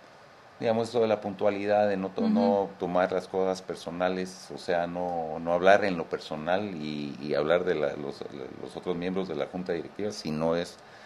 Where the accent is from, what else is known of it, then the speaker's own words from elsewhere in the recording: Guatemala; Bueno, nosotros somos chapines, tenemos que tratar de llegar a tiempo.